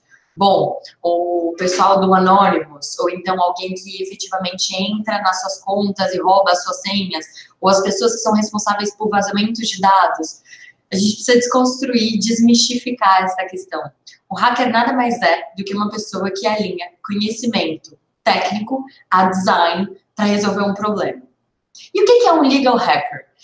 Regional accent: Brasília, Federal District, Brazil; eu sou natural de Brasília

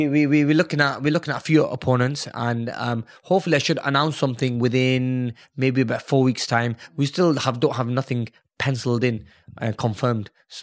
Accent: Pakistan; being a Muslim and being a Pakistani with a lot of Pakistanis living in Saudi Arabia

